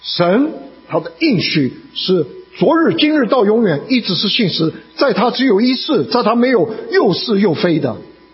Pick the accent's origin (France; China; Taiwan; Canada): Canada; 我从加拿大来，去过加拿大国家公园的，举手。